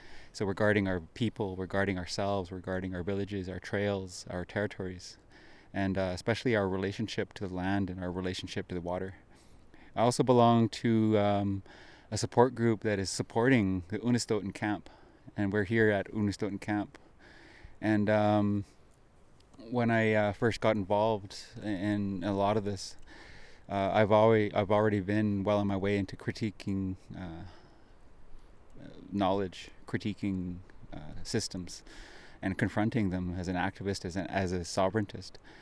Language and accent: English; British Columbia, Canada; I am not Canadian. I never have been. I've always been Gixan and Wet'suwet'en, and we're distinct.